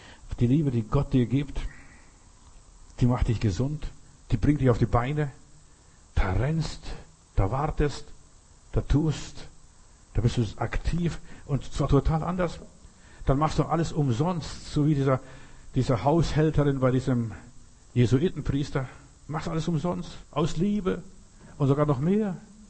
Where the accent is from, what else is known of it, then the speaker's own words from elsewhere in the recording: Bavaria, Germany; Ich bin in Bayern groß geworden. Wir wohnten eine Weile in Bayern, Niederbayern, im tiefsten Bayern und so weiter.